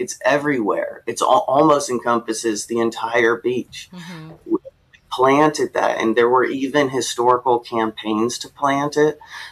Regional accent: California, United States; Well, as a Californian, a native Californian, I grew up with the wrong idea of what our beaches are supposed to look like

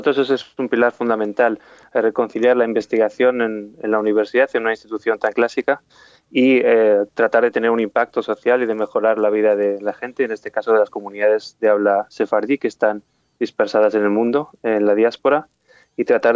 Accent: Zaragoza, Aragon, Spain; Sí, nacido y crecido en Zaragoza. Sí, estudié en la Universidad de Zaragoza inicialmente.

